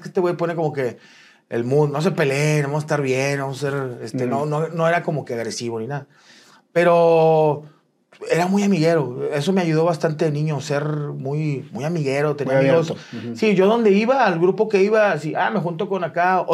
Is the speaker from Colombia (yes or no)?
no; Monterrey, Nuevo León, Mexico; Y sí, aquí nací 100% regio, de papás regios también.